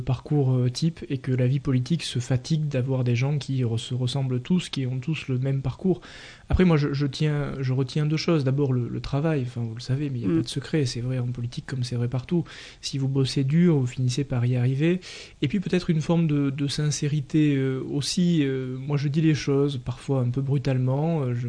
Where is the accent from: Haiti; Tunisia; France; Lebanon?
France; Labastide-Murat, Occitanie; Oui, à la Bastide de Murat, là où j'ai grandi.